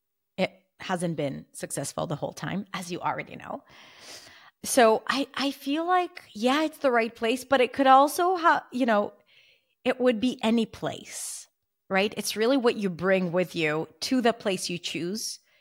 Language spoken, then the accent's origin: English; Israel; from where I come from Israel